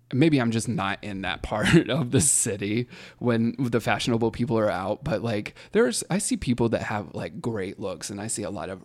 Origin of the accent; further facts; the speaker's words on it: the South, United States; cause I'm from the South, like you know, I'm just never going to be able to get like, get rid of that part of me.